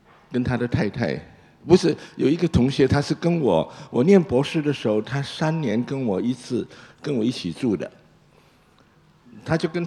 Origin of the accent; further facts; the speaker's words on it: Indonesia; also born or lived in China; 我是中国出生，印尼长大，当时在加拿大很多同学都是讲广东话的，都是香港来的，我语言又不行